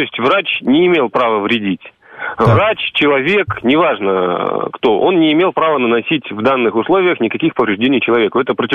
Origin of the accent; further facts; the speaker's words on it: Moscow, Russia; Я доктор из Москвы.